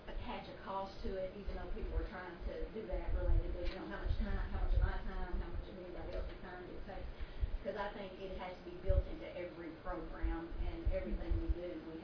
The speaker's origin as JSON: {"language": "English", "region": "Kentucky", "country": "United States", "said": "from Kentucky."}